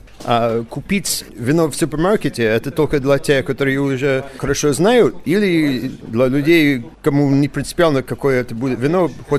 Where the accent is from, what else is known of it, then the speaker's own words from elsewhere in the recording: United States; now in Russia; Я родом из Америки, я каждый год, когда еду летом к своим родным